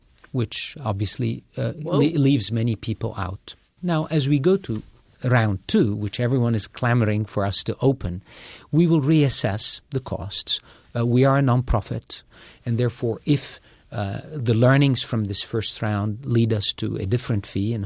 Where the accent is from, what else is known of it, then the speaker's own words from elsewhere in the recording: Beirut, Beirut Governorate, Lebanon; I grew up in Beirut, where we had, 18 different factions that constantly had to find consensus